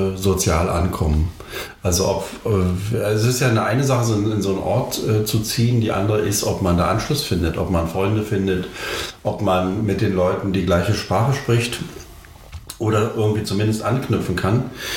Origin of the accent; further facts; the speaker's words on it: East Germany, Germany; ich bin Ossi